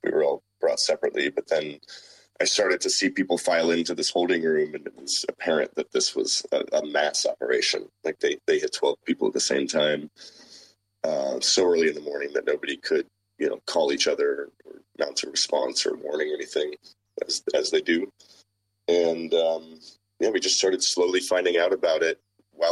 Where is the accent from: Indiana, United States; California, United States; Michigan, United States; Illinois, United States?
California, United States; Los Angeles; I've been going to San Diego most of my life. I grew up in Los Angeles